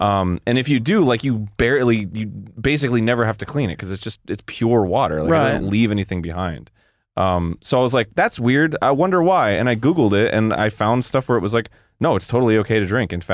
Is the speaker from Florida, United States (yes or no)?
yes; Florida, United States; You can give me shit for being from Florida. I give myself shit from being from Florida.